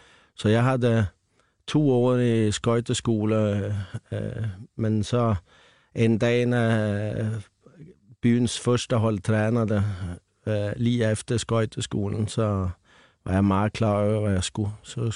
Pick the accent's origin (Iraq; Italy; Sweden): Sweden; Danish is a second language; moved away as an adult; now in Denmark; jeg er en svensker, som kom i 1996 til Danmark for at spille ishockey som professionel.